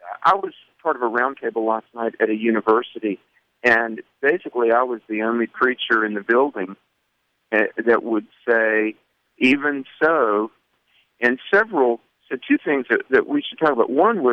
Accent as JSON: {"language": "English", "region": "North Carolina", "country": "United States", "tie": "born or raised there", "also_born_or_lived": "Colorado", "said": "So while North Carolina, my home state of most of my life, I lived in Colorado for a while when it was my privilege to work for James Dobson"}